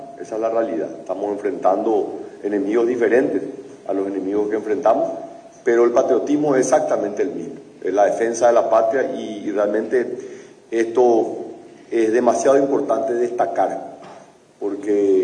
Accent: Paraguay; nos hace sentir tremendamente orgullosos como paraguayos

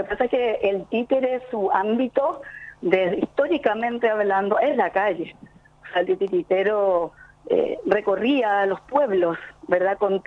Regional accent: Areguá, Central, Paraguay; porque yo soy de Areguá también, entonces tenemos mucha conexión con ellos

